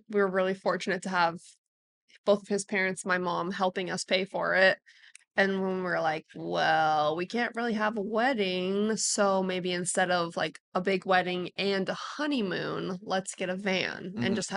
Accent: Wyoming, United States; just because I'm from Wyoming and it's inland and behind the times

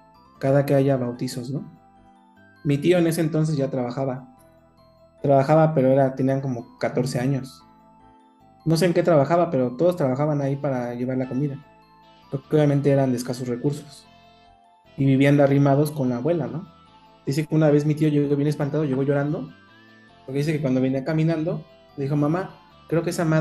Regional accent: Tlaxcala, Mexico; porque ellos venían de Tlaxcala, que es donde es mi pueblo, ¿no?

